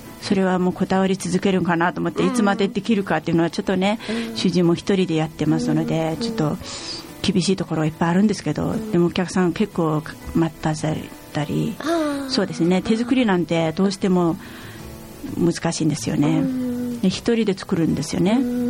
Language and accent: Japanese; Ordos, Inner Mongolia, China; Japanese is a second language; 私はオルトス出身ですよね。オルトスっていう地域の人たちって多分ちっちゃい子供からもうおじいちゃんおばあちゃんまでみんな歌いますね。